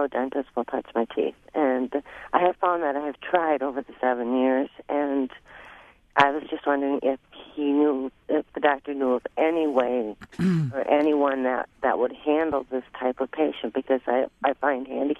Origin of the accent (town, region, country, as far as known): Wausau, Wisconsin, United States